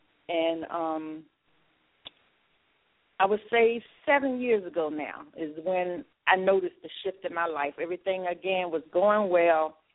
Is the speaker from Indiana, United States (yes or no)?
no; Petersburg, Virginia, United States; born there; I am an only child. I was born in Petersburg, Virginia, raised by my wonderful, loving mom.